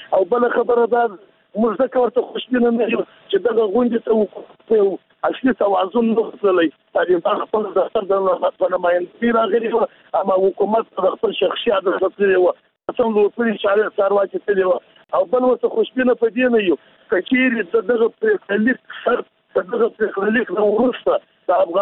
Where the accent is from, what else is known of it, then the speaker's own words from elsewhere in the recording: Afghanistan; خو موږ افغانان یو علت لرو چې شیدو سرو شیدو شوي موږ مستي پکو